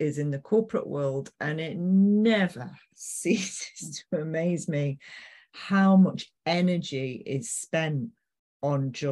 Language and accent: English; Manchester, North West England, United Kingdom; Yeah, we're Mancunian. We say it how it is.